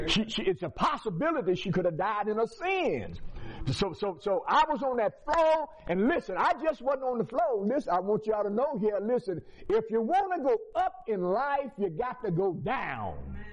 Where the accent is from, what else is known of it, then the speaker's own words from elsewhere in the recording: Natchez, Mississippi, United States; I'm from Mississippi. Natchez, y'all can tell my accent that I'm from Natchez, Mississippi, down south.